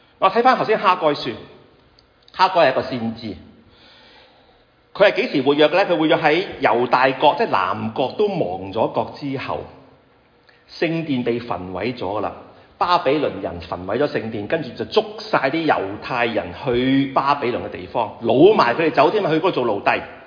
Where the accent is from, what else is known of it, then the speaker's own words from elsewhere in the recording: Guangdong, China; 我們廣東人就這樣說